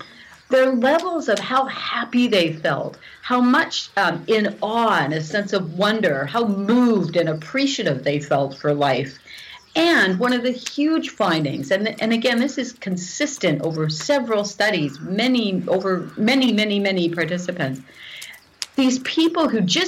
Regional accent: Canada; of course you can tell by my accent that I'm, which I don't think is an accent, but I'm from Canada.

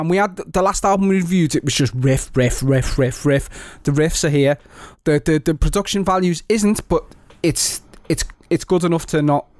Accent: Liverpool, North West England, United Kingdom; and I'm from Liverpool

